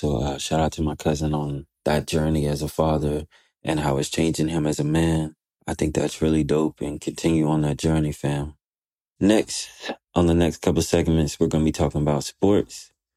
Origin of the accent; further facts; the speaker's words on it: North Carolina, United States; So I'm going to go ahead and just get this on record. I am from North Carolina.